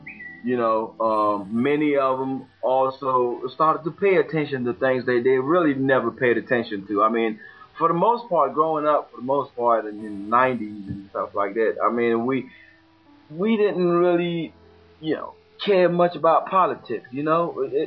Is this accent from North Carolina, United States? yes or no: no; Tallahassee, Florida, United States; also born or lived in Douala, Cameroon; My mom was born in this town called Douala, and I grew up pretty much between here and there. Here I grew up in Tallahassee, Florida, and I've been to Douala.